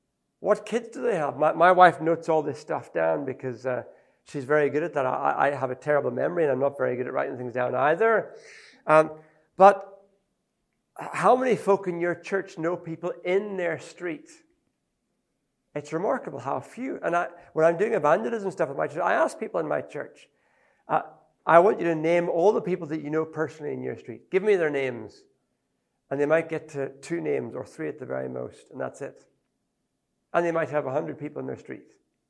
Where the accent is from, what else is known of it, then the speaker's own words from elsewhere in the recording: Ethiopia; I grew up in Ethiopia. I love sometimes saying something in Ethiopian as well